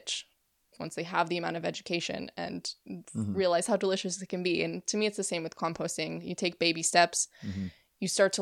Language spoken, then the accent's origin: English; Phoenix, Arizona, United States; So I grew up in Arizona, in the Phoenix area. And went to school at Northern Arizona University in Flagstaff, which is Northern Arizona.